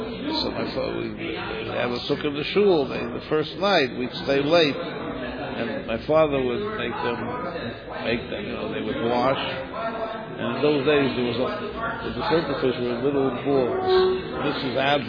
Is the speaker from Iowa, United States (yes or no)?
no; New York City, New York, United States; We grew up in the Lower East Side.